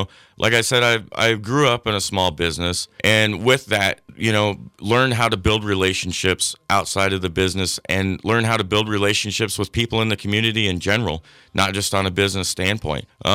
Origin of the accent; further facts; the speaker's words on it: North Platte, Nebraska, United States; I was born and raised in North Platte. Just across the street from where I was raised is where I live now. I grew up in a small business here in North Platte.